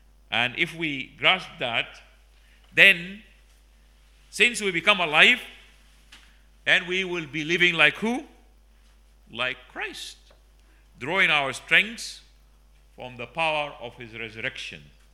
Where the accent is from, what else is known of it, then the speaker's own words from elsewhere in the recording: Sudan; English is a second language; moved away as an adult; now in United Kingdom; I come from Sudan, where the church have been persecuted. I've been to jail many times. And we come to the UK, I came 25 years ago almost